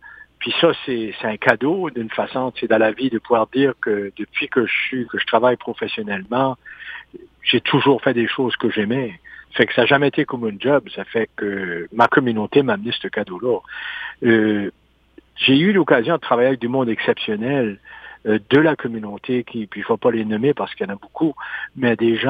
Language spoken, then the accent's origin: French; Canada; Le fait que je suis un Acadien